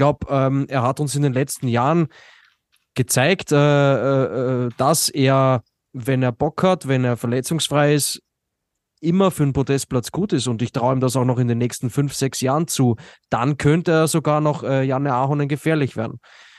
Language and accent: German; Austria; was soll ich jetzt als Österreicher sagen?